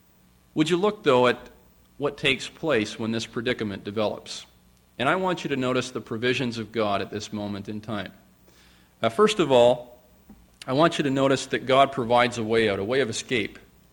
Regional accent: Owen Sound, Ontario, Canada; and I can use Owen Sound because it's my hometown

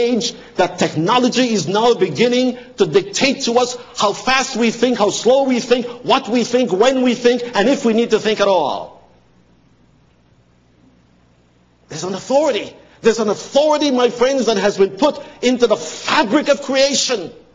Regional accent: Canada; I said, I'm a Canadian.

